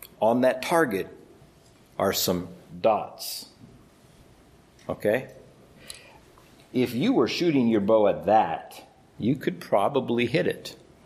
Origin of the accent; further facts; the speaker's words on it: Iowa, United States; And I grew up in Iowa and did some hunting with my dad.